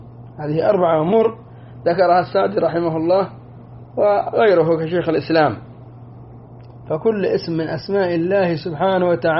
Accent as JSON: {"language": "Arabic", "country": "Yemen", "said": "ونحن نقرأها في ركعتي الفجر كل يوم، وخصوصا عندنا في اليمن يقرأها في الركعة الثانية"}